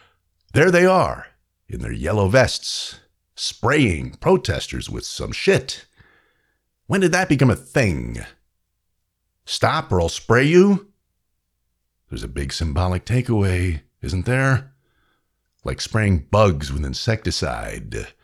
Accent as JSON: {"language": "English", "region": "New York", "country": "United States", "tie": "born or raised there", "said": "Growing up in New York, I was asked 1,000 times"}